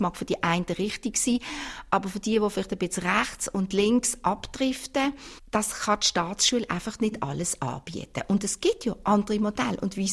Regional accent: Switzerland; Und bei uns in der Schweiz, traditionsgemäss geht halt alles ein bisschen länger.

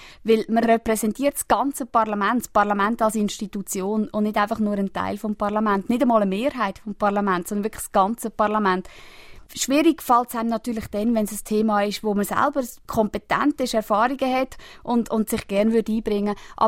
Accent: Aargau, Switzerland; Ich bin nach wie vor mit Freude Botschafterin von diesem Kanton und bin eine stolze Aargauerin.

